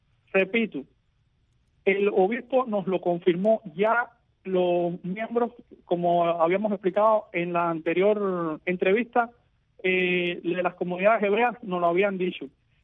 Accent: Cuba; aquí en este país sí somos una minoría, pero además de ser una minoría también somos ciudadanos cubanos.

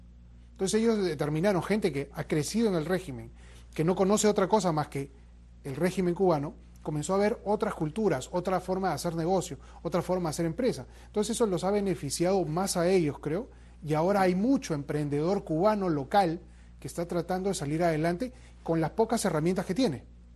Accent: Venezuela; soy venezolano, hice toda mi vida industria en Venezuela

